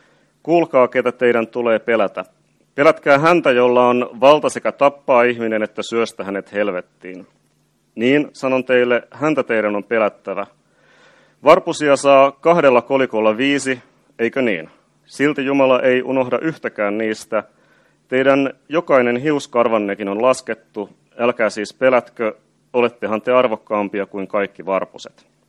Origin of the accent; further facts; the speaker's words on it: Pori, Satakunta, Finland; Mä itse tuun Porista